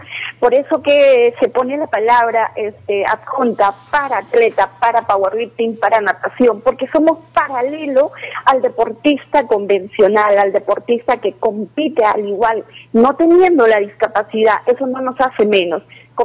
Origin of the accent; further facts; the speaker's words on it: Arequipa, Peru; yo soy de Arequipa ya